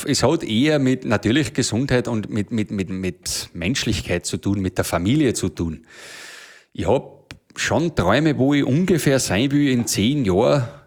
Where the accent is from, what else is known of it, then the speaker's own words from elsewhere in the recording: Schladming, Styria, Austria; Weil bei uns in Schladming ist es ja schon wieder so, dass im Tal herunten die von oben vom Berg oben, wo ich her bin, die schon wieder schon nicht verstehen.